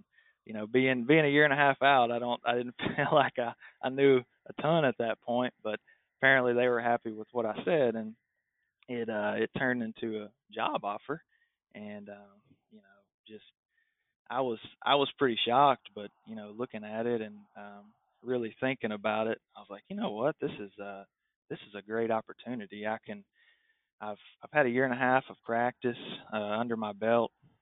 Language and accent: English; El Dorado, Arkansas, United States; I took a job at a small animal veterinary clinic in my hometown of El Dorado, Arkansas, right out of school.